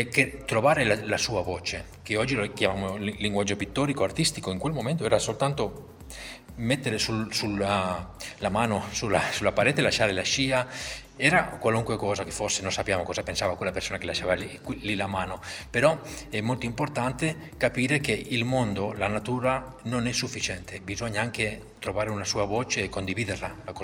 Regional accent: Barcelona, Catalonia, Spain; Italian is a second language; also born or lived in Paris / New York; now in Reggio Emilia, Italy; sono nato in Spagna, cresciuto a Barcellona, poi ho vissuto anche a Parigi, ho 5 anni a New York e da 8 anni che abito a Reggio Emilia, e proprio in questo momento mi sto trasferendo a Firenze.

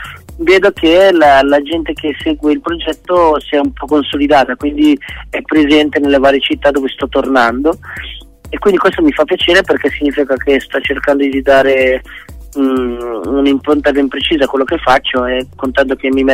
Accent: Milan, Lombardy, Italy; io sono di Milano, comunque qua in zona limitrofa

